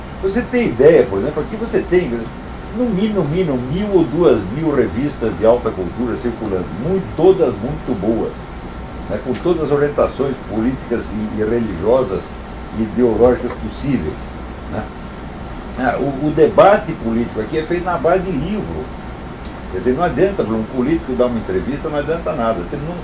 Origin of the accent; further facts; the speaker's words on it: Brazil; moved away as an adult; eu sou brasileiro, né, eu sou apenas um rapaz latino-americano. Né, quer dizer, eu quando cheguei aqui, eu saí do Brasil com 58 anos